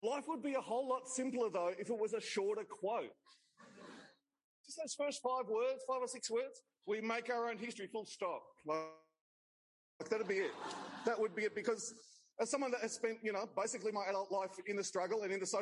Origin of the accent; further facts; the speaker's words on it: Canberra, Australian Capital Territory, Australia; Even in Australia, even growing up in Canberra, for that matter